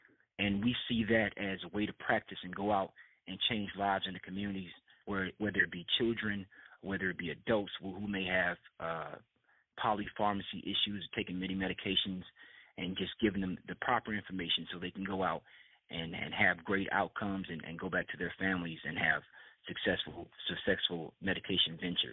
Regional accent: Ocala, Florida, United States; That can be traced back to Pinkston Drugs in my hometown of Ocala, Florida.

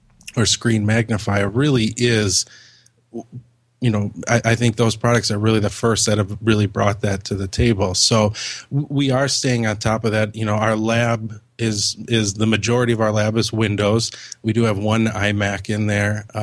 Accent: Milwaukee, Wisconsin, United States; Like you mentioned, I'm from Milwaukee, Wisconsin.

